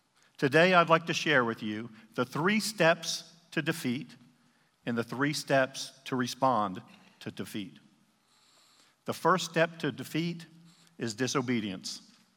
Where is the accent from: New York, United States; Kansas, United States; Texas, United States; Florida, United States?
Texas, United States; Austin; My hometown is Austin, Texas, so I'm a Dallas fan by birth.